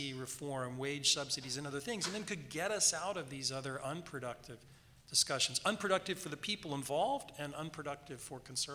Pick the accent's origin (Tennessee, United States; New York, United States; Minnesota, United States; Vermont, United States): New York, United States; Yeah, as a New Yorker, though, I'd like to remind you that, you know, memories can be short.